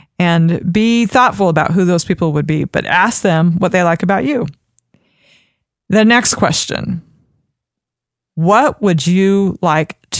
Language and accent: English; Idaho, United States; accent: Idaho; that's my Idaho accent coming out, which I'm really grateful. I was born and raised in Idaho